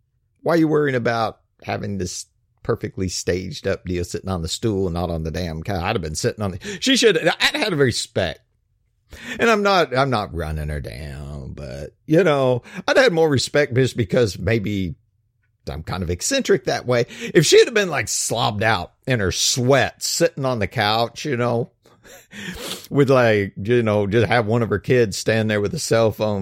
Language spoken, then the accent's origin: English; Georgia, United States; I'm back in my home state of Georgia.